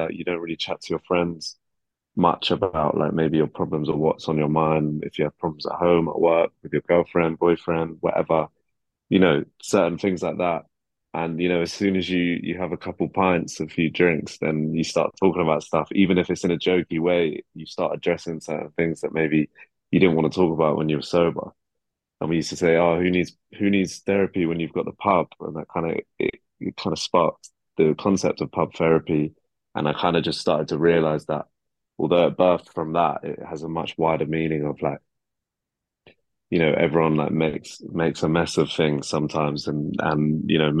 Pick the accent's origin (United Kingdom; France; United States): United Kingdom; Hayes, London; I'm from London, but I'm from the suburbs. Like I'm not from like in a city.